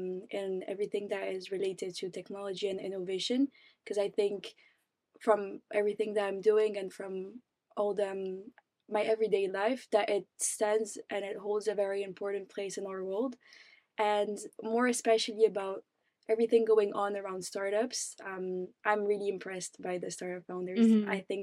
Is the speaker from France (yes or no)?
yes; France; I was born and raised in France, and I'm 21 years old